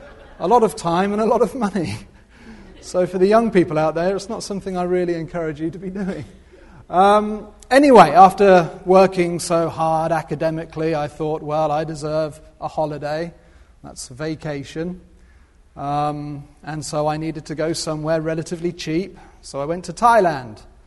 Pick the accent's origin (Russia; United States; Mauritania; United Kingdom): United Kingdom; I think you could probably tell from the accent where I'm from. Okay, I was born and bred in Britain for 26 years